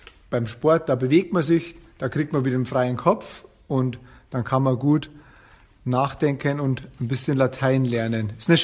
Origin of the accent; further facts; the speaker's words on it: Abensberg, Bavaria, Germany; now in Munich, Germany; Also ich komme eigentlich aus einem kleinen Städtchen im Süden von Regensburg. Das heißt Abensberg. Und bin jetzt aber schon seit 6 Jahren hier in München.